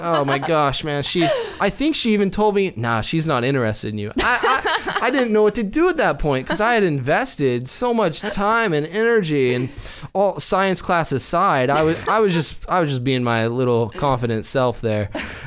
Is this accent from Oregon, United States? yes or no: yes; Mill City, Oregon, United States; also born or lived in Salem; Originally, I'm born here in Salem, just like a lot of y'all. And I was raised in Mill City until I was about 7. So, it's a little canyon town.